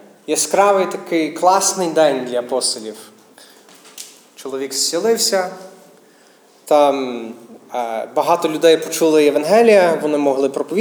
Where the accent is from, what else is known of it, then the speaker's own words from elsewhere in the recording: United States; Ukrainian is a second language; я американець, місіонер. Тому якщо буде якась помилка або щось таке в мене українською, то вибачайте. Люблю вашу мову, але це не моя рідна.